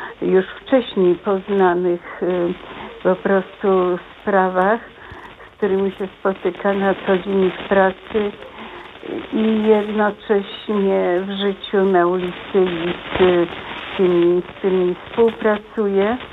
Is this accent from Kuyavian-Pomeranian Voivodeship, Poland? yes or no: yes; Toruń, Kuyavian-Pomeranian Voivodeship, Poland; Ja dzwonię z południa Polski, aczkolwiek jestem torunianką